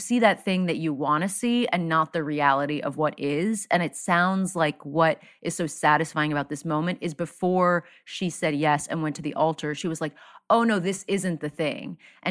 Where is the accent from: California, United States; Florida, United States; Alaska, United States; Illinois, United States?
Florida, United States; I grew up in South Florida. There weren't that many like other brown folks, right?